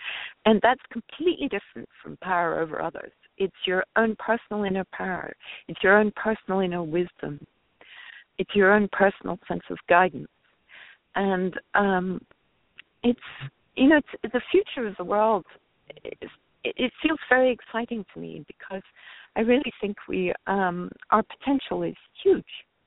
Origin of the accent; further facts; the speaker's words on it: Scotland, United Kingdom; born there; when I was born in Scotland just after the war